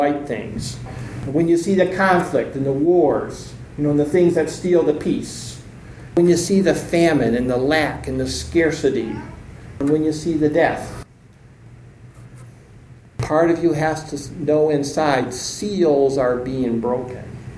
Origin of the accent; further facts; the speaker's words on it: Michigan, United States; I grew up in Michigan, so I remember I was in California the first time I experienced an earthquake.